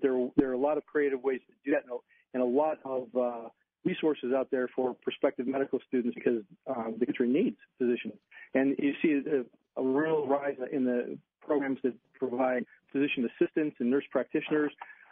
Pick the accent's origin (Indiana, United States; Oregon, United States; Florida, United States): Indiana, United States; I grew up and still live in Northwest Indiana, although I've spent we're really a suburb of Chicago